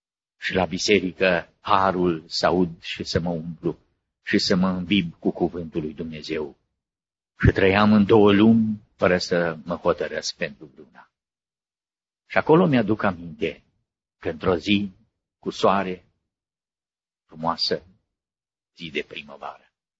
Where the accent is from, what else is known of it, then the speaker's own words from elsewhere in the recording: Romania; moved away; de două ori am fost în țară, de 35 de ani de când sunt plecat din România.